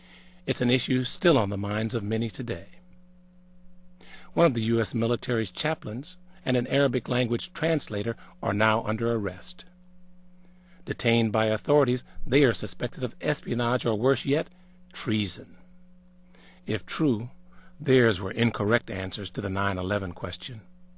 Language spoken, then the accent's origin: English; Watts, California, United States; I was a kid from Watts who'd never been anywhere but to Mississippi.